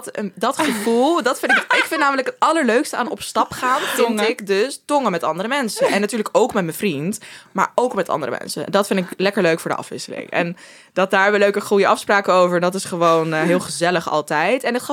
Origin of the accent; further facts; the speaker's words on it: Groningen, Netherlands; Voor de mensen die nu luisteren, want wij komen allebei uit Groningen.